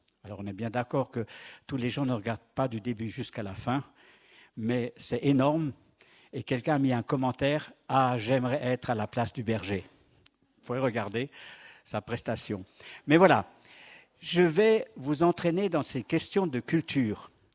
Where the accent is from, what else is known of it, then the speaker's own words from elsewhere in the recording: France; je suis français, frontalier, pardon